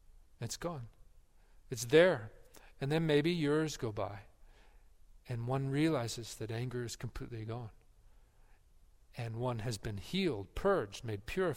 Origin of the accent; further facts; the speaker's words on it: Wisconsin, United States; now in Texas, United States; When I moved to Texas from Wisconsin, I realized that people wore flip-flops in Texas as a matter of surviving the heat.